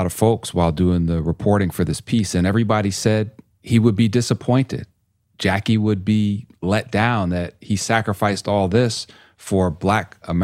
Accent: New York, United States; I mean, I grew up in New York, and I was just loving Doc Gooden and Daryl Strawberry and Ricky Henderson and Dave Winfield.

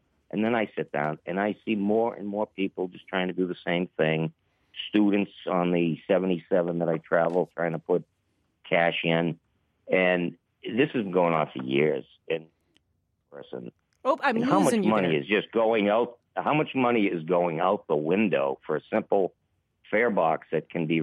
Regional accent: Arlington, United States; I'm from Arlington. I take the bus a lot, mostly just local.

